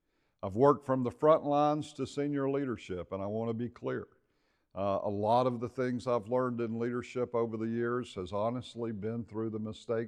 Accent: Louisiana, United States; I'm originally from Louisiana, from a very small, low-income town.

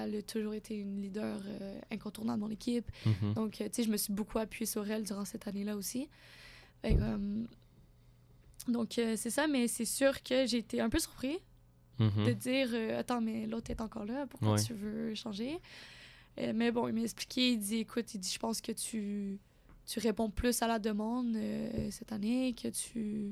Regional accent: Quebec, Canada; une chance que je parlais français, mais malgré le fait, la barrière de la langue en tant que Québécoise, elle est quand même très présente.

